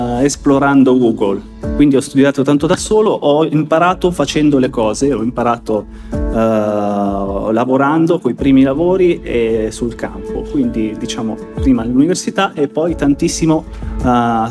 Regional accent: Lombardy, Italy; Io vengo da Monza e Brianza, dalla provincia di Monza e Brianza.

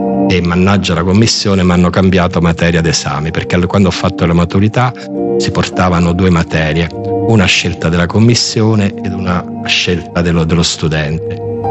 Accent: Rome, Lazio, Italy; born there; Sono nato a Roma e a Roma c'è una sola squadra

